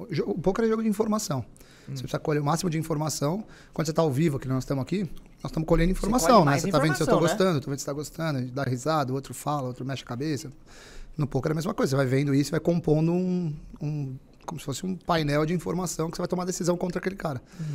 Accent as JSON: {"language": "Portuguese", "region": "São Paulo", "country": "Brazil", "tie": "born or raised there", "said": "Nasci no Tatuapé, cresci no Tatuapé, fiquei até muito tempo."}